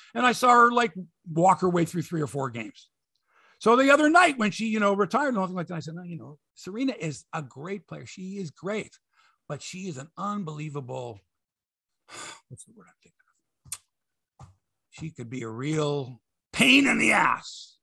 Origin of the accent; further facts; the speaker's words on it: Canada; I'm a Canadian tennis fan. I want to watch my Canadians too